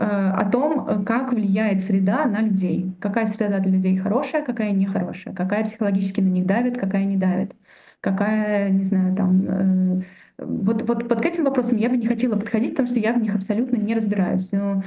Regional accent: Saint Petersburg, Russia; Иногда мы петербуржцы, иногда мы не петербуржцы, иногда мы какие-то особенные петербуржцы.

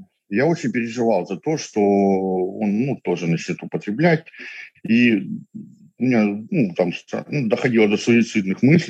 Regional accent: Luhansk, Luhansk Oblast, Ukraine; moved away as an adult; Да, я родился и жил в Луганске. И как-то так думал, что я буду там всегда жить, у меня там была квартира, работа, и все хорошо.

